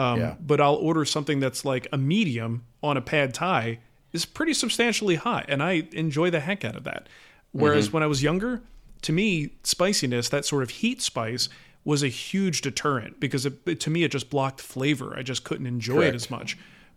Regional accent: New Jersey, United States; we grew up in New Jersey. What do we know about chili?

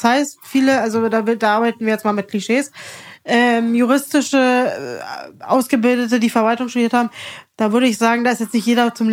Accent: Brandenburg, Germany; Weil ich bin ja Brandenburger.

